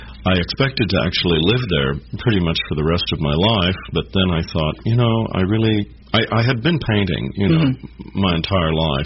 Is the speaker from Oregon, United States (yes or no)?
no; Richmond, Missouri, United States; Well, you know, I grew up in the Midwest, and so I really have a great love for this area, and I grew up actually across the river from Lexington in Richmond, Missouri.